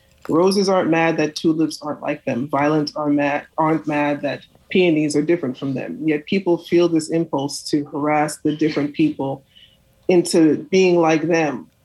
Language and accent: English; New York, United States; moved away; I'm from New York. I was born in New York, so I moved here a while ago, and it is a very different culture.